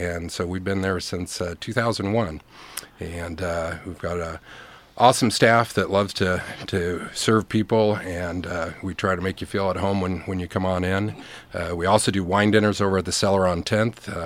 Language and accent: English; The Dalles, Oregon, United States; I grew up in the Dalles, Oregon, started cooking when I was 14, remained in the kitchen for about 21 years, and then what brought me to the coast was the country club.